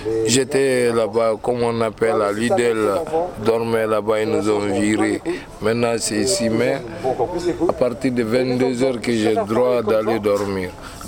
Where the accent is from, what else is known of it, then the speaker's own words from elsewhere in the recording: Conakry, Guinea; Je suis de Guinée, Conakry-Poué. Je suis de la Guinée.